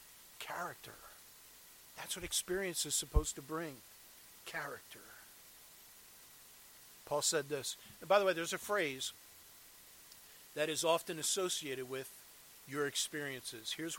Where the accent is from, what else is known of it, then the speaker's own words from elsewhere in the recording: Drexel Hill, Pennsylvania, United States; born there; I was born in Drexel Hill before we moved out to Westchester. We went to St. Andrew's Church in Drexel Hill